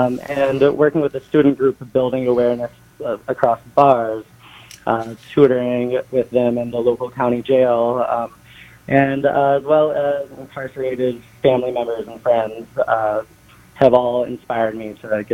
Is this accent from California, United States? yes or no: no; Virginia, United States; now in Valley Stream, United States; All right, so I'm from Virginia. I live in Valley Stream, Long Island now.